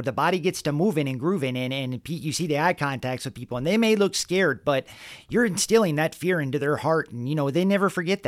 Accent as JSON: {"language": "English", "region": "Vermont", "country": "United States", "said": "I guess you could say that I'm basically from Vermont."}